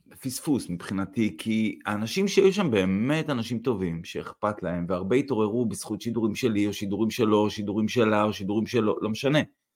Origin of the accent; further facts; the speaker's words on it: Northern District, Israel; אנחנו באים מהצפון